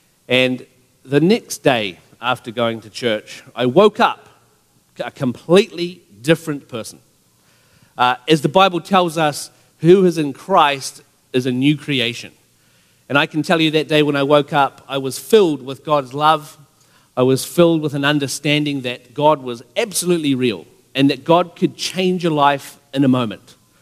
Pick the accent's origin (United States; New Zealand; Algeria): New Zealand; probably noticed my accent.